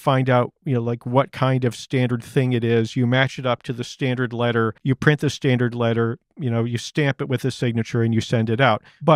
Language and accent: English; Concord, Massachusetts, United States; I'm a Massachusetts boy. I grew up in Concord, Massachusetts. Teddy Kennedy was our senator.